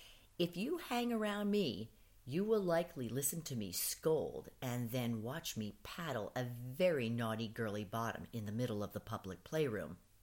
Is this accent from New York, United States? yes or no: yes; New York, United States; Although I am originally a New Yorker, I hope you Texans will welcome me